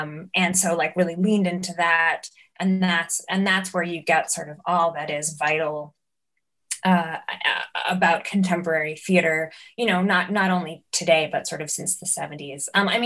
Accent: New York, United States; I think growing up in New York and you know, kind of fortuitously getting access to the sort of kinds of experimental theater that I ended up seeing and caring about as a really young person

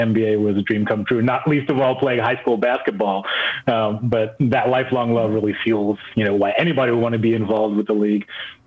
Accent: England, United Kingdom; now in United States; I was a kid growing up in England

